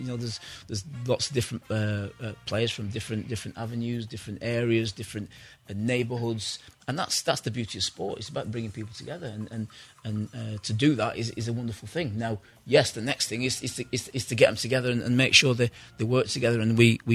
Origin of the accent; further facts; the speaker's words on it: England, United Kingdom; when I grew up in England, it was just me, my brother and my father.